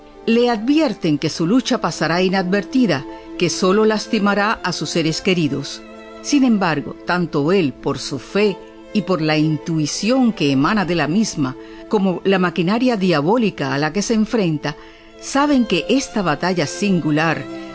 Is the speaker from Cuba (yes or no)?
yes; Cuba; algo más cercano a nuestra experiencia como cubanos.